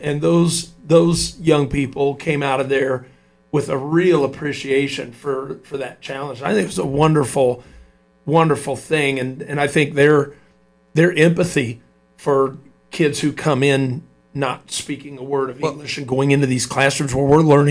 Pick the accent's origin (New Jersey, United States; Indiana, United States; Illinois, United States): Indiana, United States; Speedway; I speak hillbilly a little bit, you know, because I'm from Speedway, right?